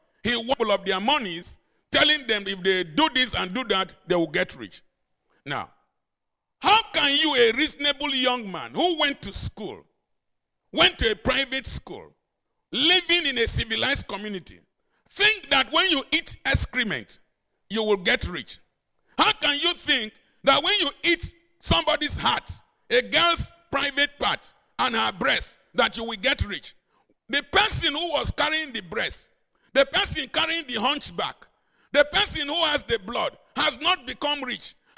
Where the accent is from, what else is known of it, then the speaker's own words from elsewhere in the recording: Nigeria; looking at me as a Nigerian, he wanted to underestimate me.